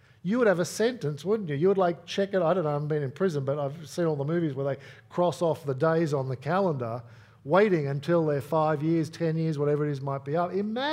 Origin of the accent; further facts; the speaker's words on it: Australia; I just can't conceive of how we as Australian citizens could think, oh, sure, do that in my name.